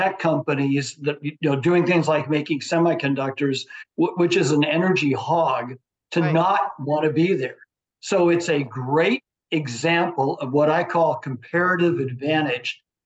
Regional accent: Santa Clara, California, United States; Well, Mel, I grew up in Santa Clara, California. My mother was the first woman city councilman there.

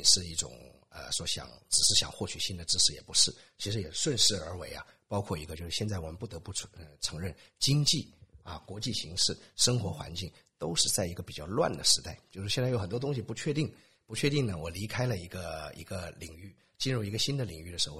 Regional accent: Wuhan, Hubei, China; now in Australia; 因为我是武汉人，也就是说这个 COVID 是从我的家乡开始的

